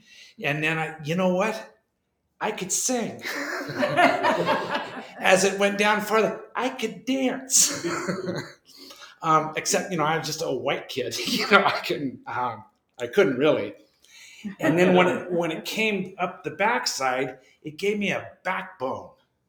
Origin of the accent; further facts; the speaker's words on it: Seattle, Washington, United States; I grew up on Capitol Hill. I was one of nine kids, seven boys, and we had good parents, and they sent us, you know, St. Joe's, Seattle Prep